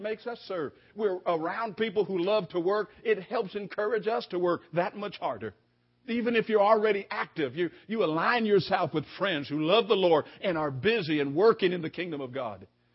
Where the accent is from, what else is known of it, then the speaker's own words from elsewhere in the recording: California, United States; I'm with you. I'm a Californian.